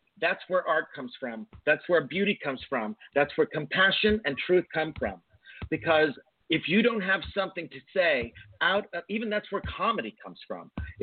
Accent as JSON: {"language": "English", "region": "Bible Belt", "country": "United States", "tie": "born or raised there", "said": "I grew up in the Bible Belt in the 70s when I was, you know, in puberty."}